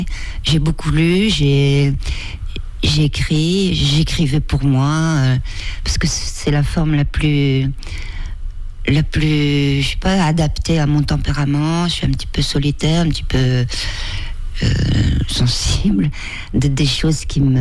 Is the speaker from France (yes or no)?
yes; Nevers, Bourgogne-Franche-Comté, France; now in Vendée, France; Elle commence à la Charité-sur-Loire où je suis née, dans la Nièvre, et à Nevers où j'ai commencé le collège. Et après... voilà, il s'est passé des choses et je suis venue en Vendée parce qu'en étant prof, il fallait choisir.